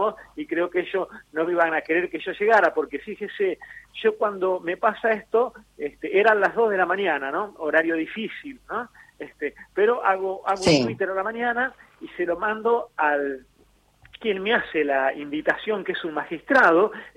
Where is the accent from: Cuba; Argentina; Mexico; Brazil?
Argentina; soy un ciudadano argentino que no tiene ninguna causa, ni acá, ni en Argentina, ni en Colombia